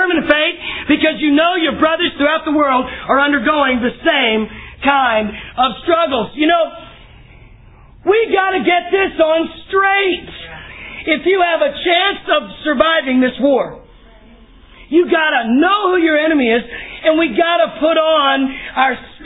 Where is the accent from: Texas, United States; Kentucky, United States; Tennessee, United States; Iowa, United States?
Texas, United States; And I grew up in East Texas, and I saw signs everywhere, no shoes, no shirt, no service.